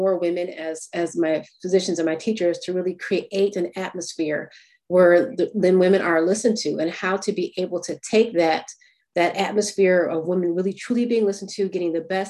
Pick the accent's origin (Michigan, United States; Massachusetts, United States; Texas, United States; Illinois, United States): Michigan, United States; Flint; I will say, I'm originally from Flint, Michigan. A Howard University undergrad and Michigan State graduate.